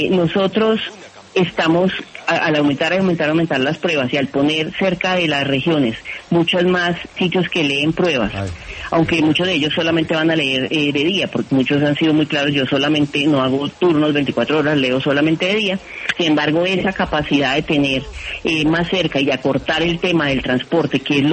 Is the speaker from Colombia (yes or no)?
yes; Colombia; como colombianos estamos haciendo nuestro súper mejor esfuerzo